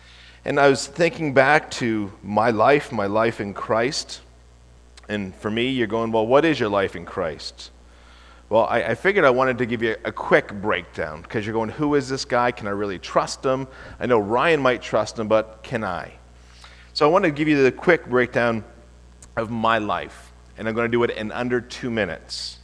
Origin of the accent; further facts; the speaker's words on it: Nova Scotia, Canada; went back to Nova Scotia, my hometown where I grew up in Lance